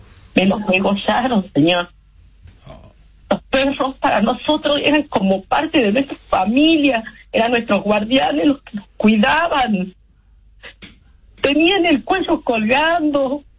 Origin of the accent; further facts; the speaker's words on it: Argentina; señor presidente, atiéndanos, también somos argentinos.